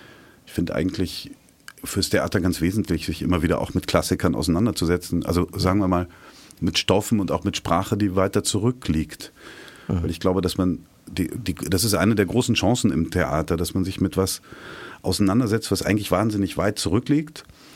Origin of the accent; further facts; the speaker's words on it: Germany; da haben wir vielleicht sogar den Vorteil als Deutsche